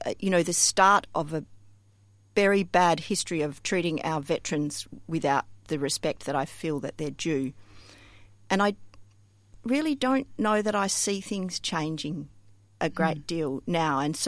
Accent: Australia; us apologising for being Australian

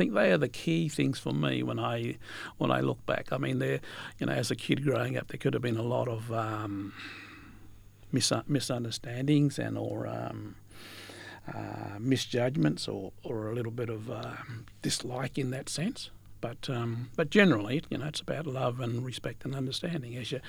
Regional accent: Perth, Western Australia, Australia; also born or lived in Great Southern; Well, I was born in Perth and lived and grown up in Perth, but I spent quite a bit of my teenage years down in the Great Southern.

